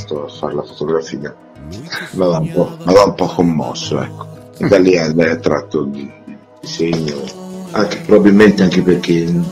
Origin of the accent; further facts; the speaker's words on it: Emilia-Romagna, Italy; accent: Emilian; Però non c'ho l'Emiliano troppo bolognese, vero? Un po' più forte.